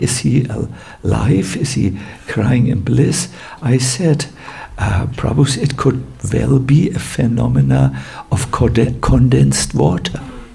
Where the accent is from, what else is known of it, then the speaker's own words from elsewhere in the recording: Northern Germany, Germany; English is a second language; I'm from North Germany.